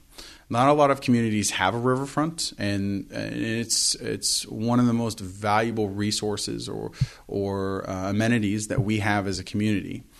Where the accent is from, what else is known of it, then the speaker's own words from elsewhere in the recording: Burlington, United States; moved away as an adult; So a little bit about myself, born and raised in Burlington, lived in the same house till the day I left for the military, spent 5 years active duty military